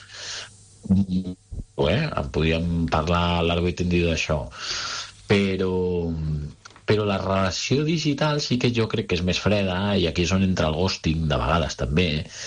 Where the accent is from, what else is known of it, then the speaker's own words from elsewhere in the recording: Catalonia, Spain; Jo sóc català, vaig créixer amb TV3